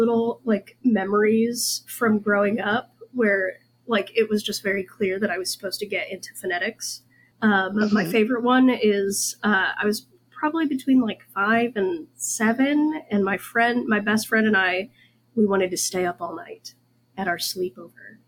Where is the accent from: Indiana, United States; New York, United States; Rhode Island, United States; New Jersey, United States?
Indiana, United States; And I ended up at Indiana University, but I'm originally from Indiana.